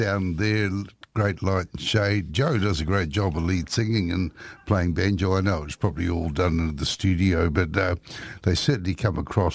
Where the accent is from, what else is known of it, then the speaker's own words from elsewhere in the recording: New Zealand; also born or lived in Sydney; if you thought I had a sort of interesting accent, that's because I come from New Zealand and lived in New Zealand most of my life, apart from spending a few years in Sydney playing music. Sydney, Australia, which is just across the ditch for us New Zealanders.